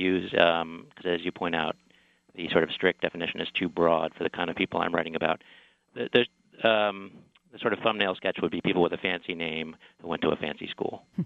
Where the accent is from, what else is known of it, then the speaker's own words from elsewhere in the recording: Buffalo, New York, United States; When we grew up in Buffalo, we grew up in a, you know, a small house.